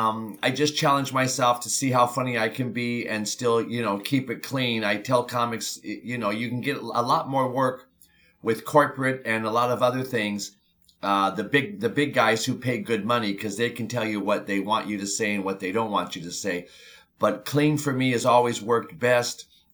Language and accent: English; California, United States; now in Hollywood, United States; I started in the mid-80s, 82, 83, out here in Hollywood. I'm from Southern California.